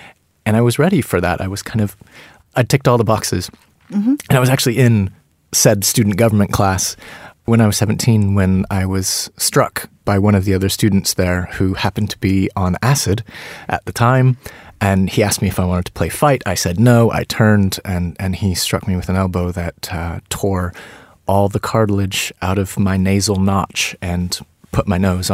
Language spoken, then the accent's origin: English; Colorado Springs, Colorado, United States; also born or lived in Scott Air Force Base; I grew up in Colorado Springs, actually. I'm from an Air Force family. I was born on Scott Air Base in 1978.